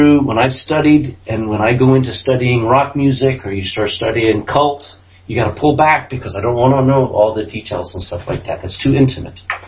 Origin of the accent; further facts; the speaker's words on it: United States; I come from America.